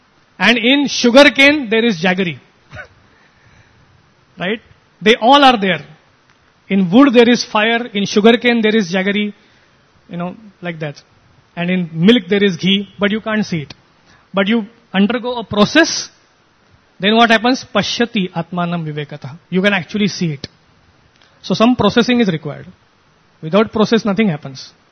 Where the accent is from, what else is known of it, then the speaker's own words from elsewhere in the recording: India; I mean, I am also Indian